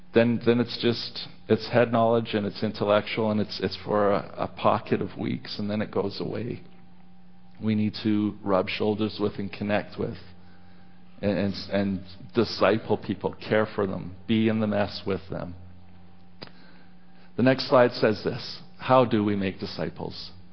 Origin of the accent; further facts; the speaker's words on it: Canada; Our borders are open. We're Canadians. We love everybody.